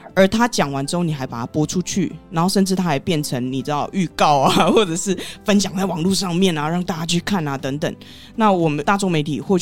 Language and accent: Chinese; Taiwan; 我在台湾你也是住那么久了，而且我也是台湾人